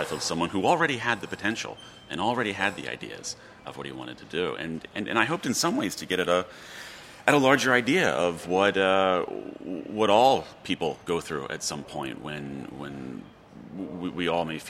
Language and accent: English; Baltimore, Maryland, United States; I grew up in Baltimore in the 1970s, and you know, in the mid to late 70s, as we know from history lessons, we were in a state of economic decline.